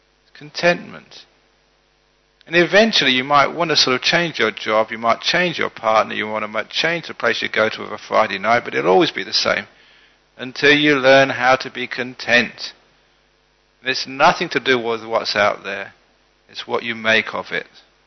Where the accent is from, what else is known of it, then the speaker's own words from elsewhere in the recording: London, United Kingdom; when I was growing up in London